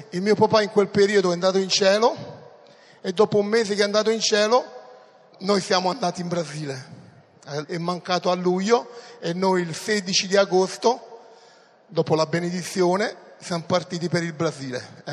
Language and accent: Italian; Naples, Campania, Italy; Io sono di Napoli, eravamo lì a Roma, c'era mia mamma e mia sorella.